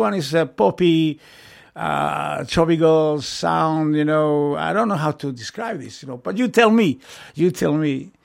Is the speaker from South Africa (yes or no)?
no; Chile; My neighbors, I'm from Chile, right? Next door neighbor to Argentina.